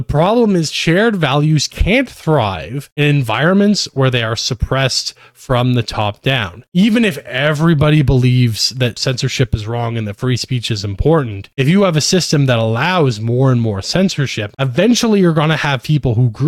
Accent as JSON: {"language": "English", "country": "Canada", "said": "As a Canadian"}